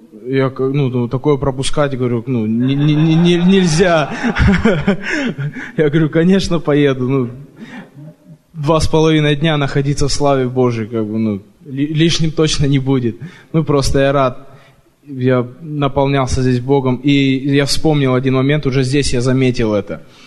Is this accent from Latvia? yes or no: no; Vancouver, British Columbia, Canada; я из Ванкувера.